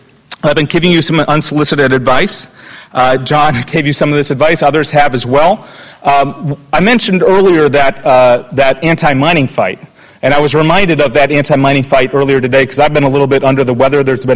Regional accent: Wisconsin, United States; And I can tell you it feels good to us as Wisconsinites to see all of y'all, and I'm borrowing from the South there a little bit. That is not an expression we use in Wisconsin.

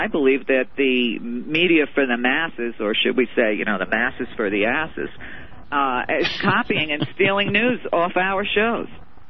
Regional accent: United States; reading your book was painful as an American

